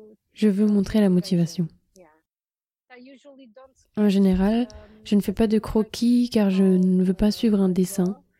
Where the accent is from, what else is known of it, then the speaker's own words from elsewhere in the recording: Albufeira, Faro, Portugal; En 2020, je suis revenue à Albufeira, ma ville natale, où je vis et travaille actuellement.